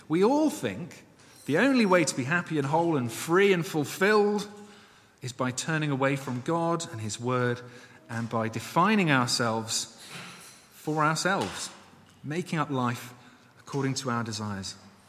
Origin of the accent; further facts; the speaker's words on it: Reading, South East England, United Kingdom; I remember growing up in Reading